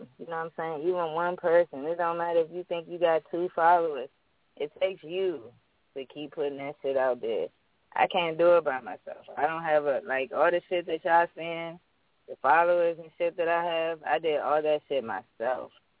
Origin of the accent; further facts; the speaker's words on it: Washington, District of Columbia, United States; born there; also born or lived in Maryland; I was born in the Anacostia area, Southeast. I'm 28. I went to Orr Elementary.